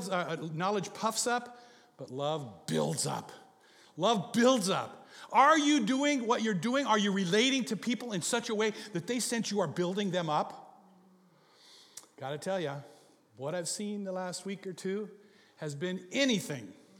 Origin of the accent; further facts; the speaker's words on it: Alberta, Canada; born there; I was born to American citizens in northern Alberta, Canada. So I am a Canadian citizen and a citizen of the United States.